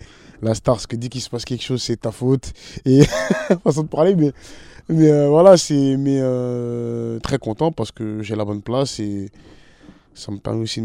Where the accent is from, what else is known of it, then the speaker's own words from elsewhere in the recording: Saint-Denis, Île-de-France, France; J'ai grandi à Saint-Denis, Pierre-Sémoire